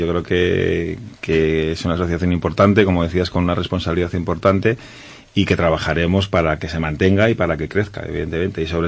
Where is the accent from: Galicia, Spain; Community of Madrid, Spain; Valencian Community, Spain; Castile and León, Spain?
Castile and León, Spain; León; Vengo de León. Y en León estoy y en León quiero seguir, ¿no?